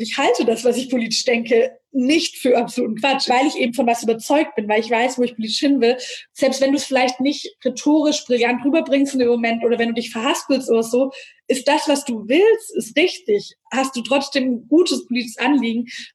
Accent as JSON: {"language": "German", "town": "Nürtingen", "region": "Baden-Württemberg", "country": "Germany", "tie": "born or raised there", "said": "ich bin in Nürtingen aufgewachsen"}